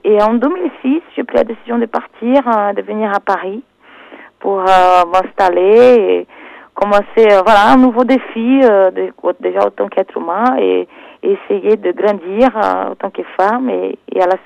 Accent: Rio de Janeiro, Brazil; born there; French is a second language; je suis née à Rio, mes parents ils viennent du Nord-Est, du Nord du Brésil, Nord-Est du Brésil, de São Luís do Maranhão et du Ceará.

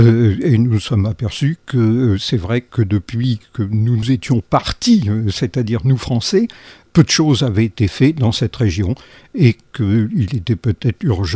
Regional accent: France; comme nous sommes français

